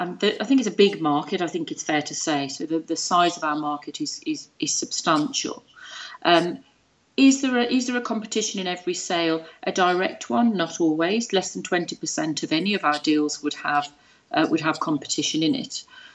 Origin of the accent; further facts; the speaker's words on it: Midlands, United Kingdom; I'm from the Midlands